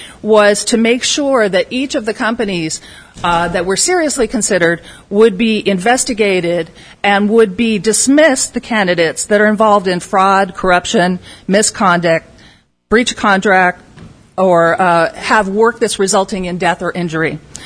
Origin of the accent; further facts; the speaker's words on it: La Crescenta, California, United States; from La Crescenta.